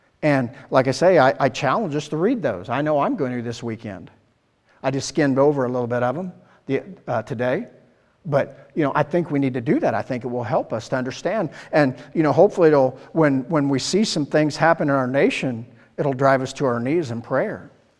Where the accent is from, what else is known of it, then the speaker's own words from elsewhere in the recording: United States; And then through, for me, it's the American soldier, as I'm an American.